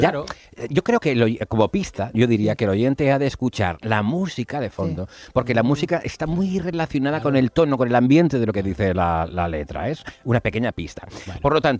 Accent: Catalonia, Spain; estas bromas las podemos hacer nosotros porque como somos también catalanes

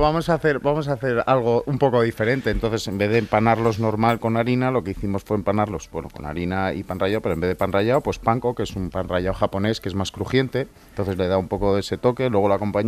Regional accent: Cantabria, Spain; Soy cántabro.

